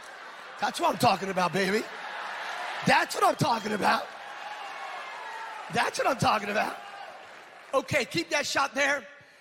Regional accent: California, United States; now in Tennessee, United States; And I'm from California with a banjo. And I know y'all, this is Tennessee, this is a free state. But I come from California.

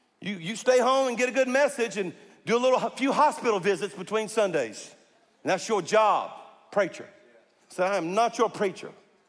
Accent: Louisiana, United States; You know, and I'm from South Louisiana, y'all.

